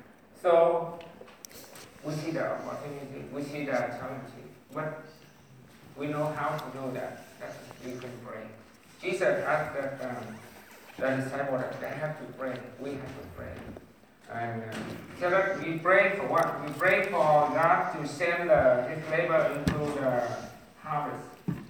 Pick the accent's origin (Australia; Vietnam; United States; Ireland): Vietnam; And in Vietnam, the one who brought the gospel to Vietnam, in my hometown.